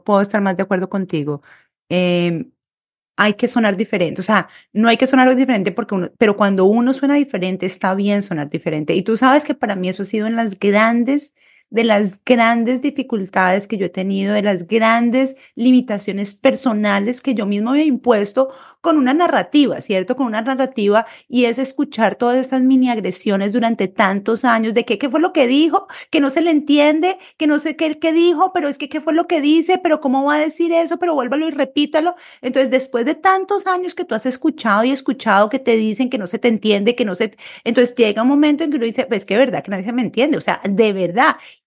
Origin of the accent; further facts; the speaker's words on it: Colombia; cuando yo me crié en Colombia